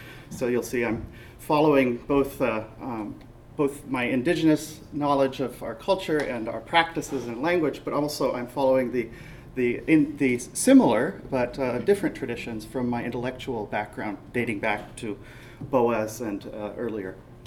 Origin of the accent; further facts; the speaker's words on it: Wrangell, Alaska, United States; I'm from the Deshitan clan from the Basket House, and I'm from the shtakim kwan, the Stikin people at the mouth of the Stikin River in Wrangell.